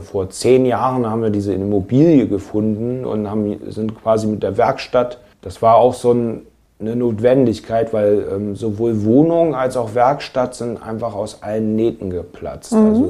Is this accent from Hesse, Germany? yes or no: no; Hanover, Lower Saxony, Germany; moved away; Ja, also ich stamme ursprünglich aus Hannover.